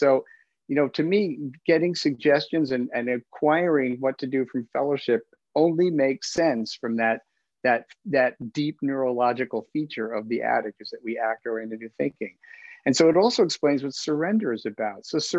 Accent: United States; People just, you know, maybe because we're American and we like to fight our way out of the bar that we walked into.

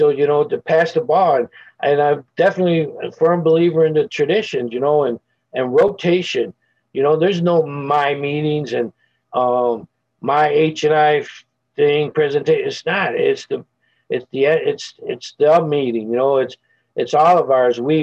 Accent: Chicago, Illinois, United States; also born or lived in Dallas; This is the fourth major move. I was born and raised in Chicago with 3 years clean. I went to Dallas.

